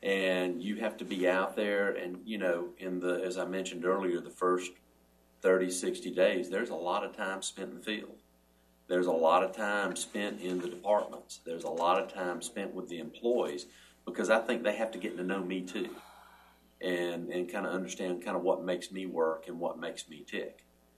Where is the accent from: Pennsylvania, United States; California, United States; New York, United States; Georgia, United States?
Georgia, United States; I was sweeping the floor in a generating plant back in my hometown in South Georgia.